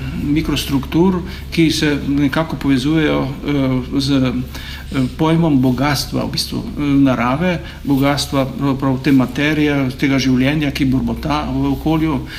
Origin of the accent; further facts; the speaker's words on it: Postojna, Littoral–Inner Carniola, Slovenia; now in Ljubljana, Slovenia; V Postojni sem se sicer rodil, ampak drugače sem živel v Orehku pri Postojni. Normalno smo pa neprestano obiskovali Postojno in jaz sem pravzaprav v tej regiji doma. Še vedno je to moj domači kraj oziroma domače območje, tako da v bistvu se ne počutim Ljubljančana, čeprav tam živim že izjemno veliko število let.